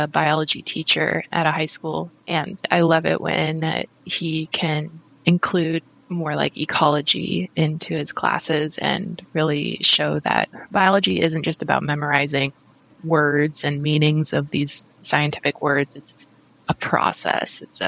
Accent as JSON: {"language": "English", "region": "Nebraska", "country": "United States", "tie": "born or raised there", "said": "it was in the midst of a bunch of cornfields and stuff because I grew up in Nebraska."}